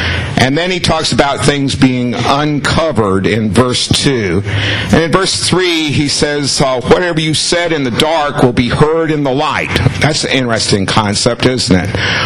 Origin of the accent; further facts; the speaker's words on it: Orlando, Florida, United States; I grew up in Orlando, and back then the bus street was Pine Street, which is just a block north of Church Street.